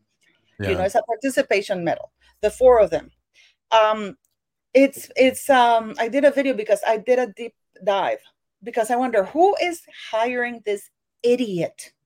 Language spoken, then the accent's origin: English; United Kingdom; I can't vote right now because, you know, I'm British.